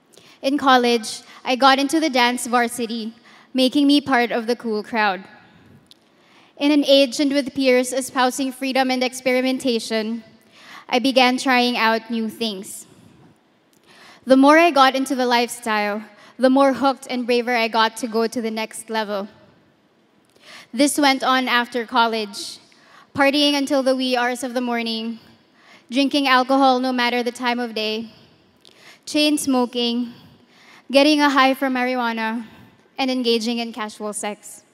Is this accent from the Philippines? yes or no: yes; Manila, Metro Manila, Philippines; I am an only child born and raised in Tondo, Manila.